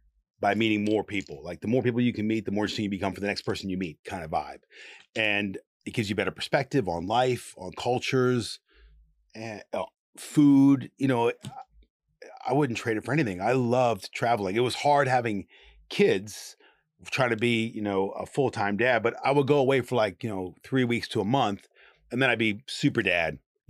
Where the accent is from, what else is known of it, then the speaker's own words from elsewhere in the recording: United States; I knew she, you know, was a singer, but I'm from America.